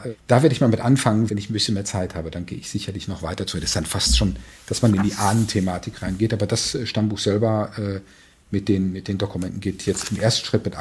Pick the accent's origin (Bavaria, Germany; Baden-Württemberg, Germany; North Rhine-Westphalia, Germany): North Rhine-Westphalia, Germany; Und so als Westfale, wenn ich das sagen kann, ist man natürlich von Natur aus ein bisschen stur und dickköpfig.